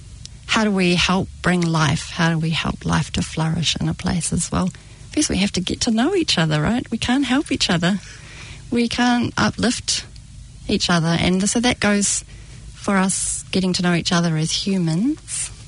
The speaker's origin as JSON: {"language": "English", "town": "Stratford", "region": "Taranaki", "country": "New Zealand", "tie": "born or raised there", "said": "I was brought up with in Stratford, which was a little town, very busy little town, and outlying farms."}